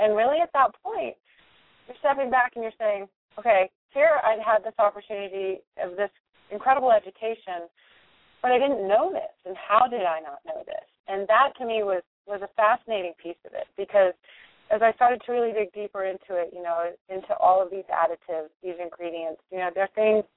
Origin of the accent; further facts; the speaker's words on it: Houston, Texas, United States; I was born and raised in Houston, Texas.